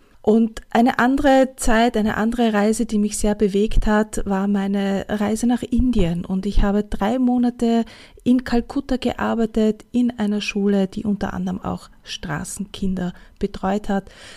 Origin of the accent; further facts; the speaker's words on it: Vienna, Austria; du hörst es vielleicht an meinem Akzent oder an meinem Dialekt. Ich spreche zu dir aus Wien. Wien ist meine Homebase